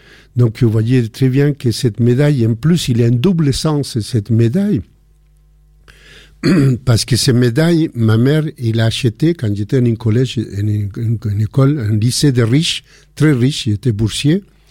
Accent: Chile; now in France; quand on est arrivé du Chili, on a un objet que c'est des colombes qu'on a pris, qu'on a gardé tout le temps, mais que ça montre un peu le moment qu'on était réfugié politique en France

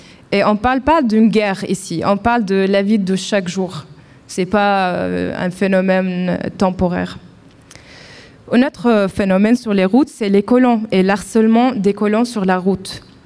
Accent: Nablus, West Bank, Palestine; je viens de la ville de Naplouse, en Palestine.

